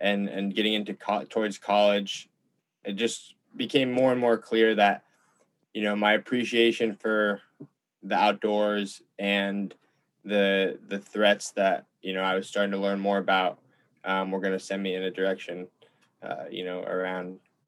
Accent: Ithaca, New York, United States; now in Santa Cruz, United States; I'm from Ithaca, New York. So Ithaca is in the Finger Lakes region of upstate New York. And so I grew up on a lake, and I felt really fortunate to have a lot of exposure to the outdoors.

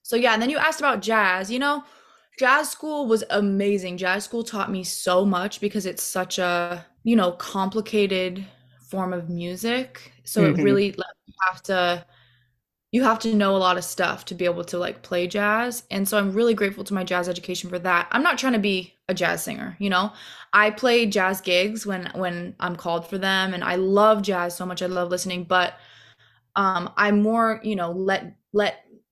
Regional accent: Seattle, Washington, United States; So growing up in Seattle was definitely very, it was a special childhood. You know, it's so amazing and lush and green up there.

